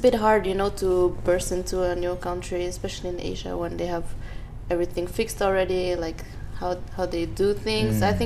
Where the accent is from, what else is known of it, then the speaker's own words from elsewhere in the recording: Netherlands; because I didn't learn with my mom growing up in the Netherlands.